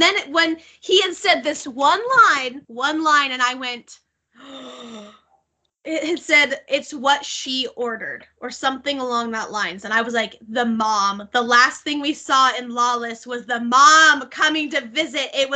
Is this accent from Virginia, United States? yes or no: no; Idaho, United States; also born or lived in Utah; I live in Idaho, and I've spent, most of my life in Idaho, let's be completely honest. I spent more time here than I have in Utah, so I just think of Idaho as where I'm from.